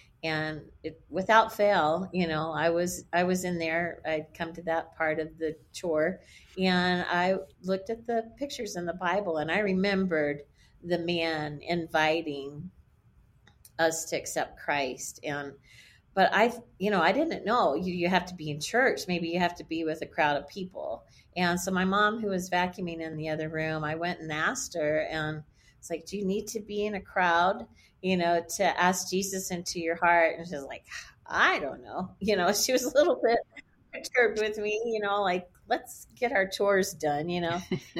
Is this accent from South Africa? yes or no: no; Texas, United States; Well, I was raised in East Texas.